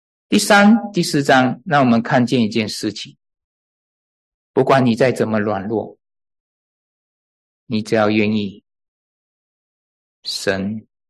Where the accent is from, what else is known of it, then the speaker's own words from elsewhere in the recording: China; 我们中国人以前观念也是因为我本来是左撇子的被我妈妈逼着要用右手